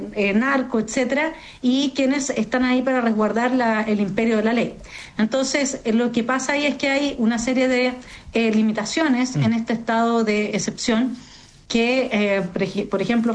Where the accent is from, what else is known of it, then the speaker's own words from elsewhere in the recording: Araucanía, Chile; Yo soy de la Araucanía.